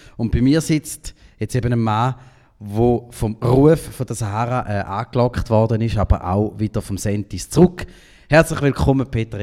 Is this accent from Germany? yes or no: no; Eastern Switzerland, Switzerland; Als Ostschweizer denkt man vielleicht, als St. Galler Textilhandelsstadt oder so